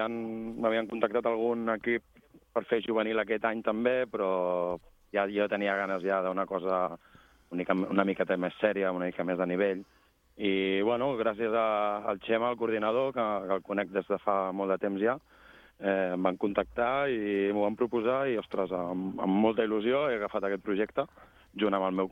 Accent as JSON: {"language": "Catalan", "town": "Els Monjos", "region": "Catalonia", "country": "Spain", "said": "jo soc dels Monjos i serà com a casa meva."}